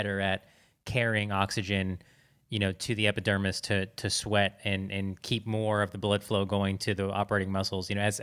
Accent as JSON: {"language": "English", "region": "Florida", "country": "United States", "tie": "born or raised there", "said": "I grew up in Florida. I get that."}